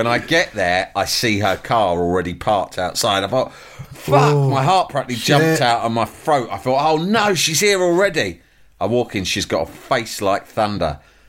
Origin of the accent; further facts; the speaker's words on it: London, United Kingdom; Oi, oi, I'm from London.